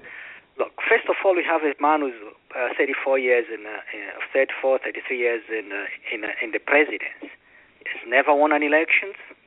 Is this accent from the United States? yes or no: no; Angola; sometimes they say I'm from Angola